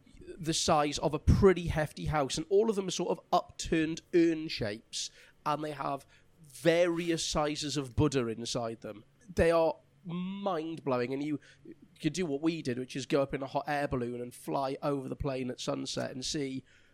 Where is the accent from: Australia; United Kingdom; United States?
United Kingdom; England; Speaking as an Englishman, it's good to know that you have done some work destroying your own heritage rather than us.